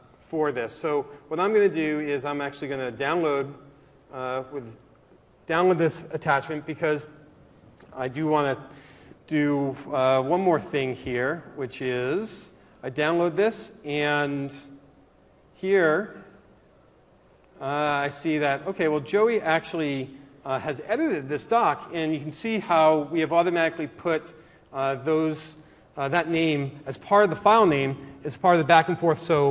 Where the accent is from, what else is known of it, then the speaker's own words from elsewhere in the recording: Northeast, United States; I'm from the Northeast, so I still have Big East in my blood.